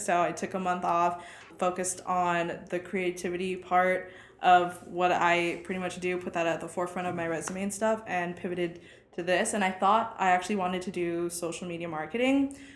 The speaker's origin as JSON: {"language": "English", "country": "Philippines", "said": "I'm Filipino, and you know, my parents saw success"}